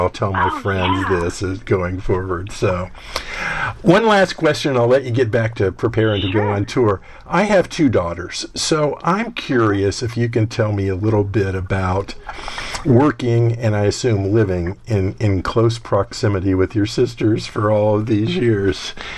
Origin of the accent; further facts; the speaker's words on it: Piqua, Ohio, United States; I'm from Piqua, Ohio, which I would think you might know, which is the home